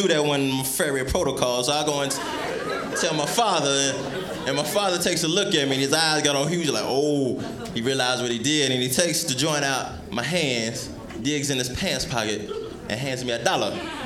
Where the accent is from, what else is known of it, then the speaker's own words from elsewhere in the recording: Tennessee, United States; Now, some of y'all may have picked up on my accent. So you know I ain't from around these parts, but I'm originally from Tennessee.